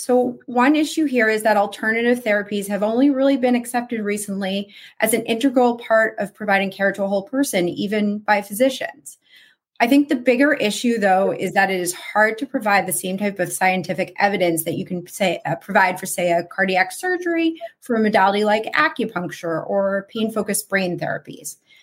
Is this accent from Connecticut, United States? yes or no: no; New York, United States; now in Boston, United States; So I grew up in the New York area. I live in the greater Boston area now, but New York really feels like home to me.